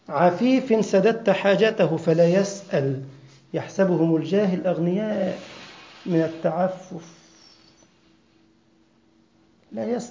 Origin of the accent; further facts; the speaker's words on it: Egypt; أنا أقول هذا لأني مع غمر من الأغمار في بلدنا مصر من يومين ثلاثة